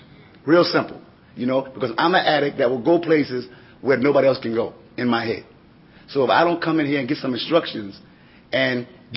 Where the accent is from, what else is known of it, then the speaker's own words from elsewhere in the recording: New York City, New York, United States; I come from Brooklyn, New York. That means I got to travel.